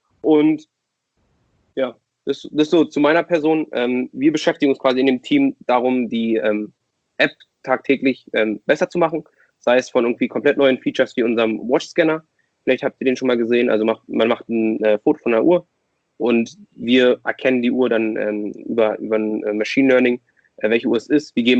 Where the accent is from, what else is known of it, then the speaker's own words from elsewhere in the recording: Berlin, Germany; Ich bin geboren in Berlin, aufgewachsen und geboren in Berlin.